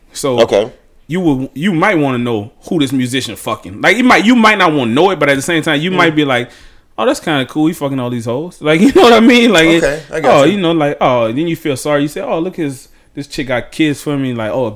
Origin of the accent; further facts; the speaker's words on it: Louisiana, United States; Y'all know the fucking situation in my hometown, my native country, Louisiana. We below sea level